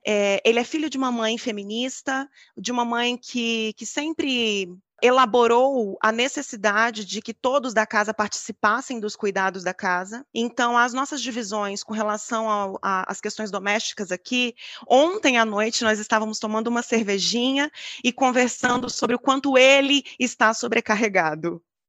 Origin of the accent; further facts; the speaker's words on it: Mato Grosso, Brazil; eu fui para o Rio Grande do Sul, sou de Mato Grosso, fui para o Rio Grande do Sul, fiquei 1 ano longe do meu marido